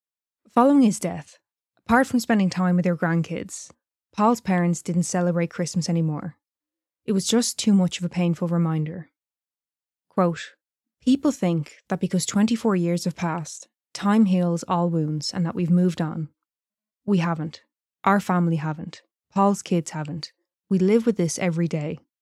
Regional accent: Ireland; for me growing up in Ireland, you strictly followed the story.

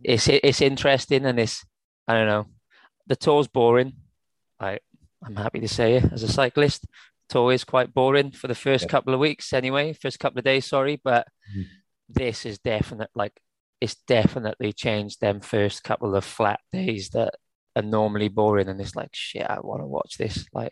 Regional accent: Wales, United Kingdom; Obviously, I'm Welsh, got to mention G in the time trial.

